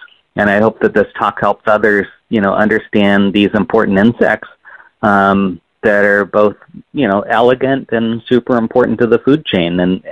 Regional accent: Bend, Oregon, United States; as I grew up in Bend and used to fish a lot of kind of, you know, close to home places when the old mill district was actually the mill.

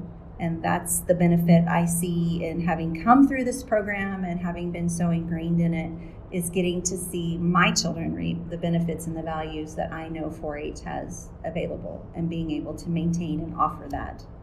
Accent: Carlsbad, New Mexico, United States; Okay, I am a native New Mexican. I grew up in Carlsbad. I was an Eddy County 4-H'er for all of the years that I could be an Eddy County 4-H'er.

